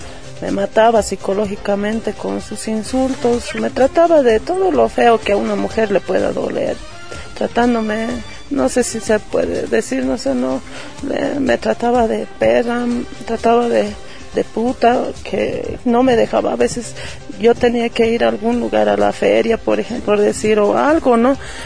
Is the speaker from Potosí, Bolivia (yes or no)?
no; La Paz, Bolivia; also born or lived in Santa Cruz; yo vivía en Santa Cruz, ¿no? En enero de este año me he venido a vivir aquí a La Paz, porque soy de La Paz.